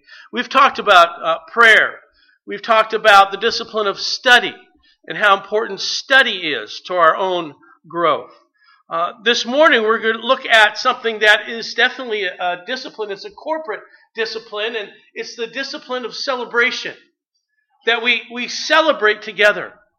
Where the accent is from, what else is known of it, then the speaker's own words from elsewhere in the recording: Anaheim, California, United States; I grew up in Anaheim. There were two high schools in Anaheim, California.